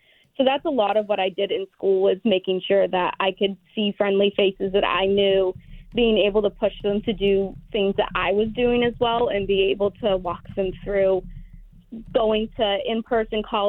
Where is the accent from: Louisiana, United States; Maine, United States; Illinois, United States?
Maine, United States; Old Town; Luckily, I grew up in the Old Town area